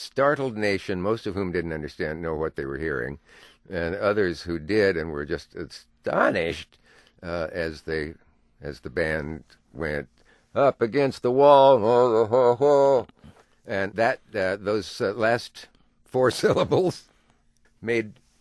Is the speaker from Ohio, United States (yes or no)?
no; Nebraska, United States; I'm from Nebraska and I went to Yale.